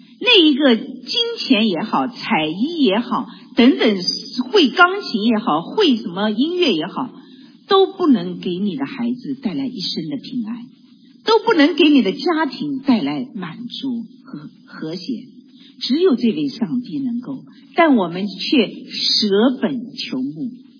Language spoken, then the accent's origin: Chinese; Shanghai, China; now in United States; 因为我是上海人嘛，上海人就是上海女性，我祖籍是苏州